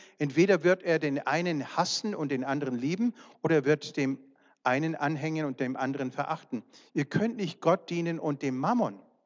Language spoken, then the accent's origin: German; United States; ich bin eigentlich Amerikaner von Haus aus, aber deutscher Abstammung.